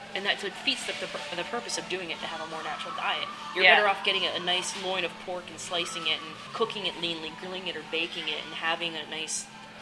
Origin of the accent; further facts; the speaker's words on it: England, United Kingdom; look, we're English, but we season our food with things